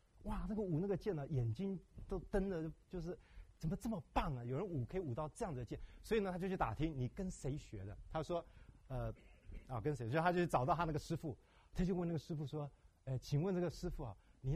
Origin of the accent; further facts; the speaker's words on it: China; 我就觉得我们中国人是有这种特性，就是我们很拼命三郎，有没有？